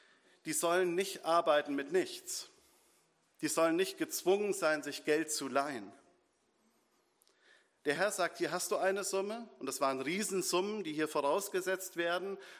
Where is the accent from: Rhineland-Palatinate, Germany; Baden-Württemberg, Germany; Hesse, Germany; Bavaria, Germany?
Hesse, Germany; Tringenstein; Und wir haben in meinem Heimatdorf Tringenstein einen Baum, der ist 400 Jahre alt